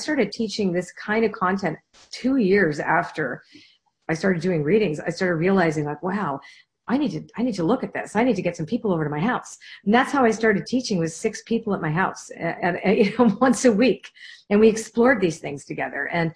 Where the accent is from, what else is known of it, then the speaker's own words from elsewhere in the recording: Toronto, Ontario, Canada; we're from Toronto